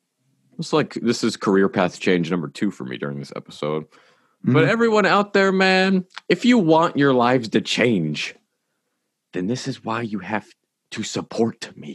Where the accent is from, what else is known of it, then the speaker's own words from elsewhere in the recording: South Carolina, United States; Hey, I'm from South Carolina.